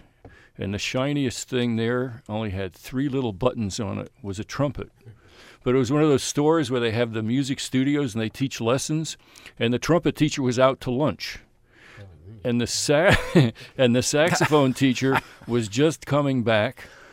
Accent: Reading, Pennsylvania, United States; also born or lived in Pottsville; I was born in Pottsville, grew up in Reading, and my mother's still there.

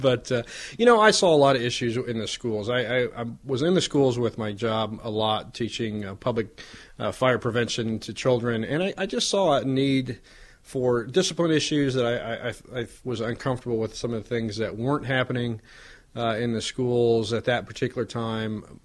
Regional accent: Marion, Indiana, United States; also born or lived in Melbourne, United States; And so I ended up growing up in Marion, Indiana from age three till I went in the military in 1983.

